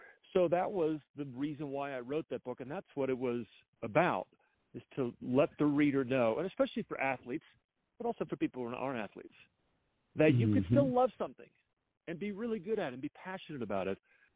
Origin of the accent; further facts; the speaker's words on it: New Jersey, United States; When I was growing up in New Jersey, I loved basketball